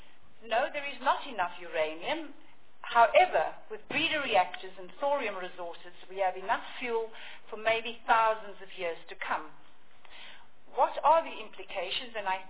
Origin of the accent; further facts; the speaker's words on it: Western Cape, South Africa; I grew up in the Western Cape between two power stations, one coal and one nuclear.